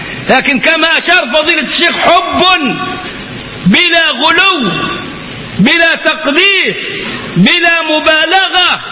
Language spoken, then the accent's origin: Arabic; Cairo, Cairo Governorate, Egypt; المصري اللي كان بيتباع عندنا في القاهرة 6 أكتوبر أو القاهرة الجديدة